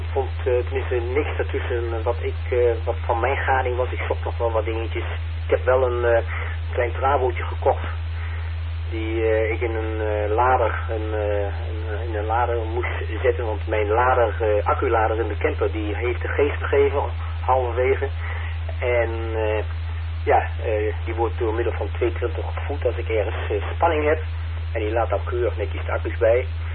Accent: Netherlands; Ik ben een Nederlander en ik blijf het ook hoor.

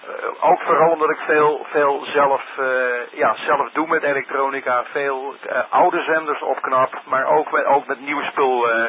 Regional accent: Ermelo, Gelderland, Netherlands; also born or lived in Harderwijk; now in Noordwolde, Netherlands; Ik kom uit de buurt van Ermelo, Harderwijk heb ik gewoond. Ik zit nu in Noordwolde.

